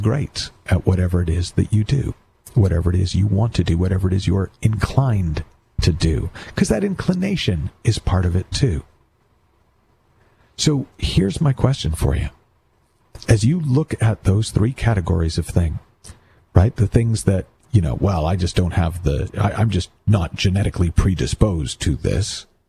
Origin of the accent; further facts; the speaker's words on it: United States; But I grew up in America, and I was determined that my unfulfilled dreams would be lived out through my son.